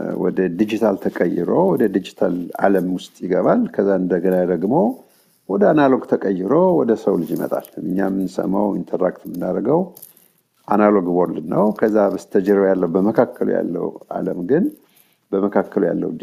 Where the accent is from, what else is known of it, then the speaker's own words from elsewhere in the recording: Bahir Dar, Amhara, Ethiopia; also born or lived in Este / Hamusit; እኔ የተወለድኩት ድሮ ደብረ ታቦር አውራጃ የሚባል አሁን ደቡብ ጎንደር ይባላል፣ እዛ አንዲት ትንሽ ከተማለች እስቴ፣ እዛ ተወልጄ ከዛ ደግሞ ትንሽ ራቅ ያለች እዛው አካባቢ የገጠር ጎጆ አካባቢ አንድ ቤት ፊደል ቆጠርኩ። ከዛ ወደ ባህር ዳር አካባቢ ወላጆች ሙቭ